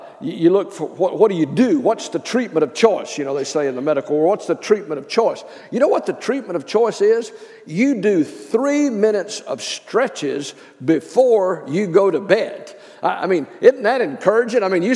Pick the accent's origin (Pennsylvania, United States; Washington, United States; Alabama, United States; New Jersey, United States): Alabama, United States; born there; now in Dallas, United States; I live in Dallas, Texas, but I was born in Alabama.